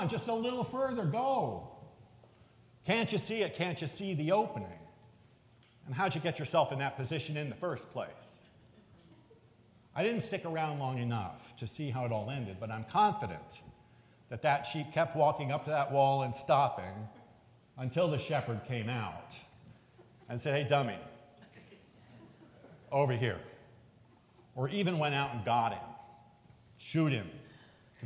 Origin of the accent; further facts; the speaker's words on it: New York City, New York, United States; Now, I'm a city kid. I grew up in New York City.